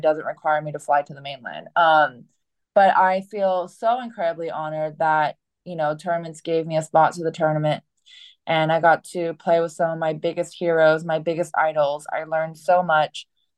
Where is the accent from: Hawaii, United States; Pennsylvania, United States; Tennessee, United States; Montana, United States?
Hawaii, United States; I think that growing up in Hawaii gave me a really unique set of experiences.